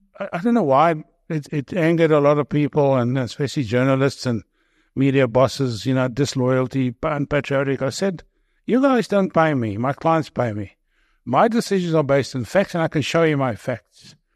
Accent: South Africa; But the two biggest issues for me as a South African living here

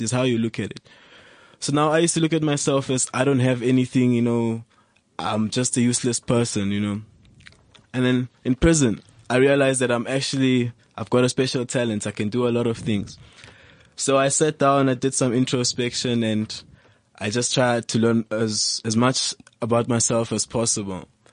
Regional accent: Norcombe Park, Gauteng, South Africa; I'm from Norcombe Park.

